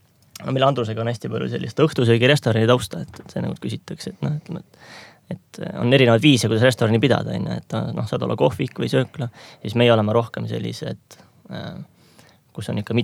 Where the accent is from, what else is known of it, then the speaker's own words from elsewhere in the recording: Muhu, Saare County, Estonia; mina olen jah, Muhu saarel ikka sündinud ja kasvanud seal, et elanud ka päris pikalt